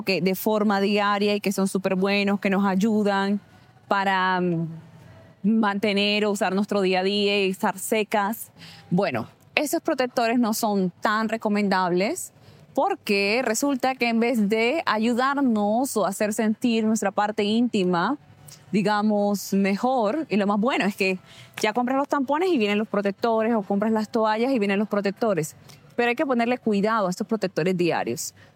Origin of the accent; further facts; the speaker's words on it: Sincerín, Bolívar, Colombia; Sí, yo también soy de Sincerín